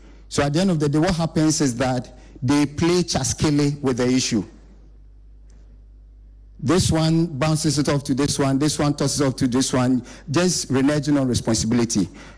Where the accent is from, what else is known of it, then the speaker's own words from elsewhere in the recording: Tema, Greater Accra, Ghana; I grew up in Tema. And growing up in Tema, I could walk from Community 1, Site 19, where I was living